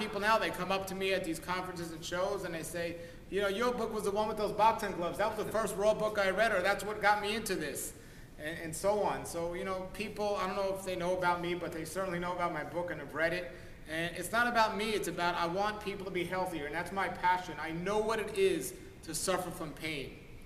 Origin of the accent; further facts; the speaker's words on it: New York, United States; And I am from New York, so let me clarify